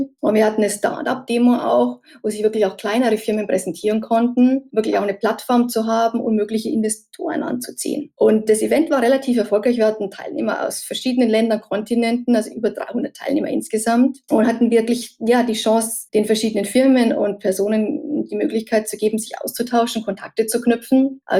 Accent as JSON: {"language": "German", "region": "Bavaria", "country": "Germany", "said": "ich komme ja auch aus der Münchner Gegend"}